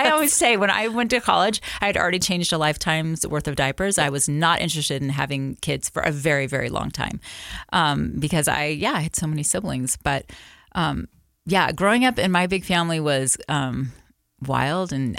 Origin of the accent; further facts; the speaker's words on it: Florida, United States; I grew up in Florida. I am a seventh generation Floridian who never thought I would be living in Utah.